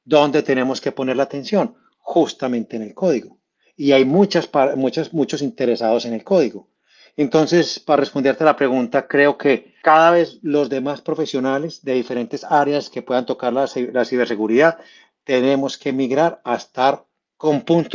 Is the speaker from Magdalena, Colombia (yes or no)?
no; Medellín, Antioquia, Colombia; yo soy de Medellín, la segunda ciudad de Colombia